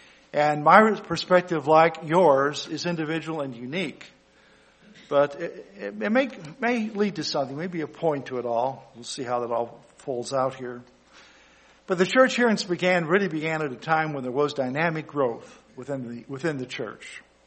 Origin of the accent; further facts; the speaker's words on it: Ringgold, Georgia, United States; well, yes, I was born and reared in Ringgold, making sure I say both G's, Georgia.